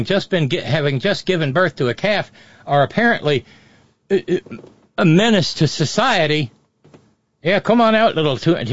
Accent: Minnesota, United States; accent: Minnesota; I don't know why I said that in my bad Minnesota accent.

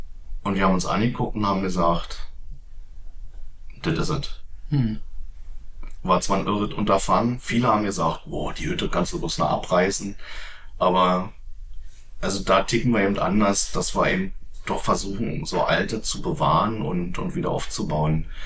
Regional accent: Dahlewitz, Brandenburg, Germany; also born or lived in Zossen / Bernburg; Also ich bin ja in Dahlewitz groß geworden, in Zossen geboren.

